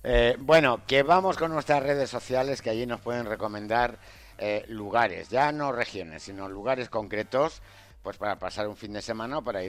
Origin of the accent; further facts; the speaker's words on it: Madrid, Community of Madrid, Spain; born there; yo tengo madrileño de nacimiento y una parte andaluza y otra parte castellano-leonesa.